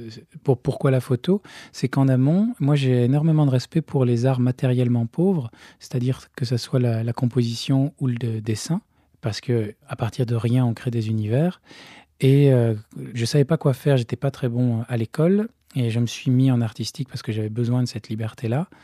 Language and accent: French; Belgium; là d'où je viens, en Belgique